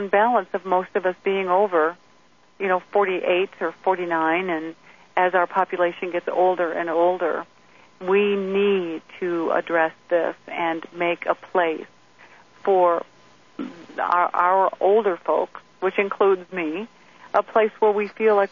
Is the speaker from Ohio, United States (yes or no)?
yes; Toledo, Ohio, United States; I grew up in poverty. I was born in Toledo, Ohio, and it was a very, I was dirt poor, and that what I mean by that is I had no grass.